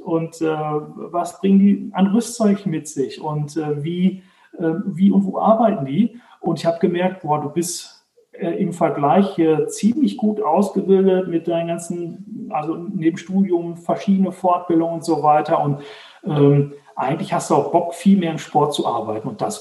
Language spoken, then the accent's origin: German; Dortmund, North Rhine-Westphalia, Germany; now in Herdecke, Germany; Also ich komme aus Dortmund, wohne jetzt in Herdecke, ist direkt nebenan.